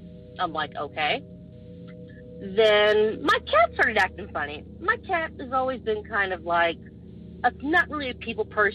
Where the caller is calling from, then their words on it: California, United States; I'm calling from Southern California, and I finally got my courage to call.